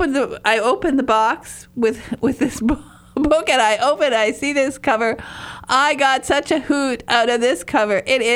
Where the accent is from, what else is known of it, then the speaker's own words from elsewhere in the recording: Michigan, United States; As I said, I lived on Lake Superior. I was raised up in the Upper Peninsula of Michigan, and we had our own raft.